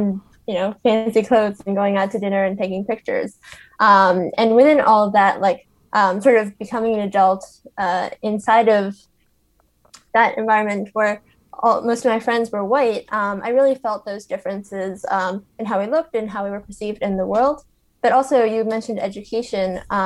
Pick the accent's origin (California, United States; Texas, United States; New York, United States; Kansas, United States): New York, United States; Brooklyn; Yeah, so I grew up in Brooklyn in New York. So I was always surrounded by a lot of different people, a lot of different races, different backgrounds.